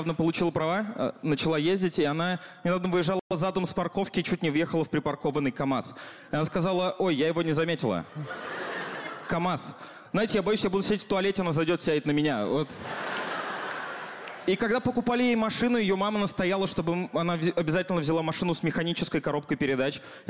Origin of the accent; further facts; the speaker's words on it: Nizhny Novgorod, Nizhny Novgorod Oblast, Russia; И я из Нижнего Новгорода, и недавно у меня появилась квартира в Нижнем